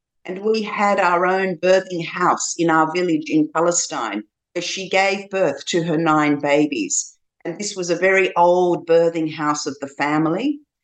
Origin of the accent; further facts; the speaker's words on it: Western Australia, Australia; So I was also very immersed in the Western Australian culture